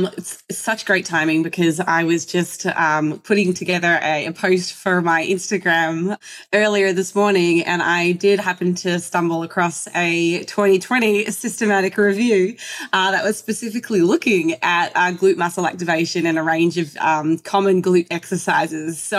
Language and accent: English; Tasmania, Australia; now in United States; I grew up, I guess, in a place that had a little bit more seasonal weather. I'm from Tasmania, yeah. Australia.